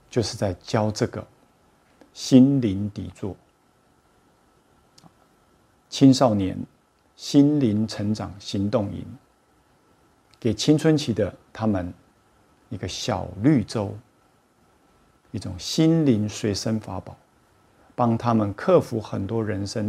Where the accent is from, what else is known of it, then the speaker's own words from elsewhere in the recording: Taiwan; 我是台湾的觉察老师